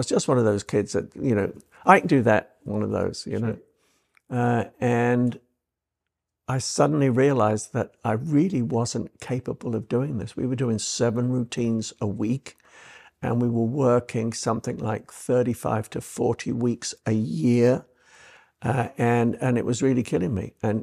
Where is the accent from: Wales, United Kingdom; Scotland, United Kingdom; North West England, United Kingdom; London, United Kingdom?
North West England, United Kingdom; Liverpool; now in United States; Well, I come from Liverpool in England. My dad was a dock worker